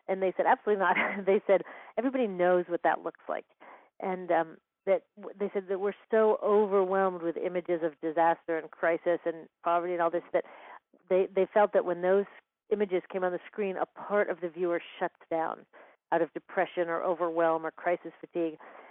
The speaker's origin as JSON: {"language": "English", "town": "Seattle", "region": "Washington", "country": "United States", "tie": "born or raised there", "said": "So caring about the environment was such a part of our air at that point, and, you know, growing up in Seattle."}